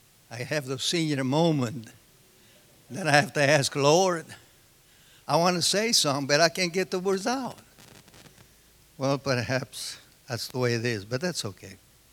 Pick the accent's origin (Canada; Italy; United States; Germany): Italy; I was raised in Italy.